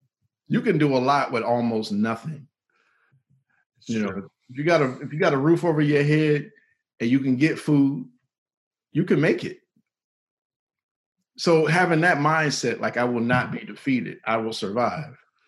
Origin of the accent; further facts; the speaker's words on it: Warren, Ohio, United States; And maybe that's because I grew up in Warren, Ohio. We didn't have a lot, man.